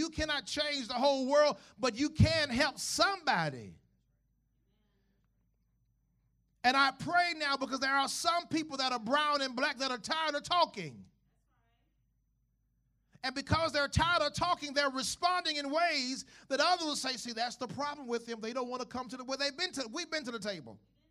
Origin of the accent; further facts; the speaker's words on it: the South, United States; I was raised in the South and Dixieland.